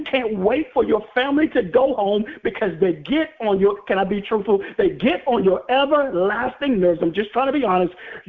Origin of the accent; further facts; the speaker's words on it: Washington, District of Columbia, United States; When I was in grade school and growing up in Washington, D.C., I had some bullies who were pursuing me actively